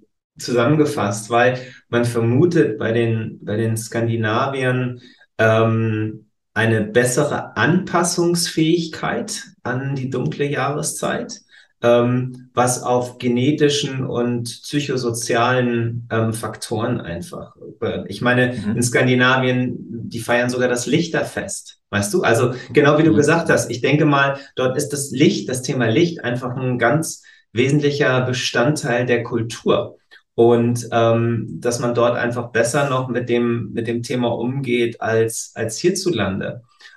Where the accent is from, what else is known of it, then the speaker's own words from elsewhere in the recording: Cologne, North Rhine-Westphalia, Germany; Ich bin wie du Kölner